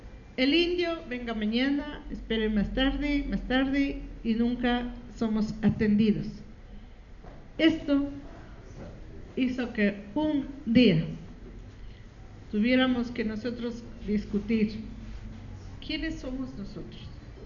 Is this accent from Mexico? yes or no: no; Ecuador; Yo soy del Ecuador y a veces en el mapa casi no aparece sino solo la línea equinoccial y no el país. Está en Sudamérica, ¿no?